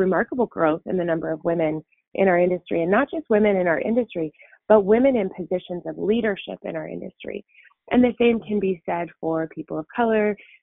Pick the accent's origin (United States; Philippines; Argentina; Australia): United States; Washington; I'm from Central Washington and graduated at a time where our economy wasn't all that outrageously great.